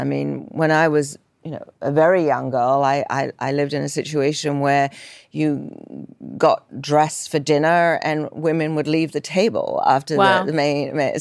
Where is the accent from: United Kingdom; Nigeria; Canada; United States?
United Kingdom; London; I grew up in London